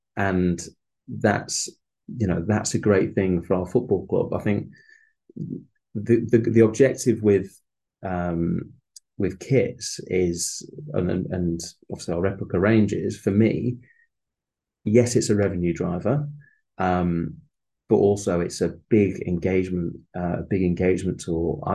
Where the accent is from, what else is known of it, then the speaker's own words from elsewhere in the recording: Blackpool, North West England, United Kingdom; I grew up in Blackpool